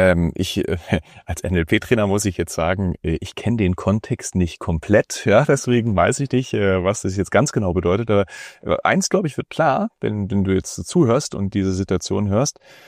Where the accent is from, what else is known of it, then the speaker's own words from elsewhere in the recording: Germany; Wir sind zum Beispiel in der DDR aufgewachsen.